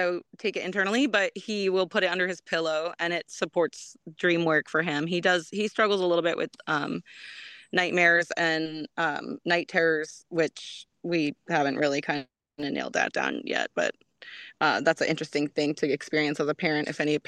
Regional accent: Bronx, New York, United States; born there; also born or lived in Los Angeles / New Jersey; I was born in the Bronx and I lived in Los Angeles and then I moved to New Jersey, which was like kind of suburban, but not really at all, actually.

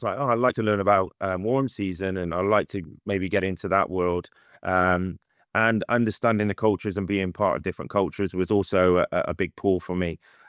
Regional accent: Bristol, South West England, United Kingdom; moved away as an adult; went to a club in near my hometown of Bristol called the Players Club

